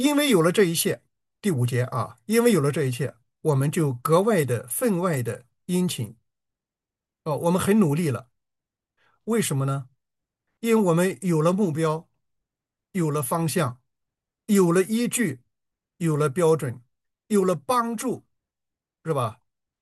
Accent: China; 可是我们中国人虽然没有信仰，但是我们深知道人无完人。

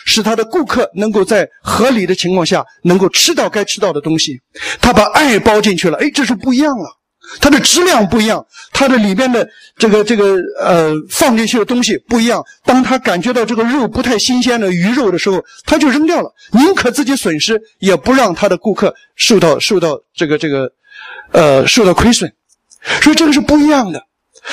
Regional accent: China

